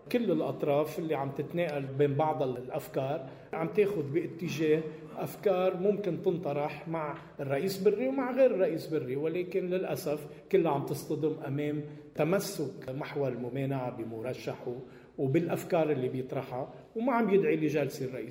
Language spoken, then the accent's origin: Arabic; Lebanon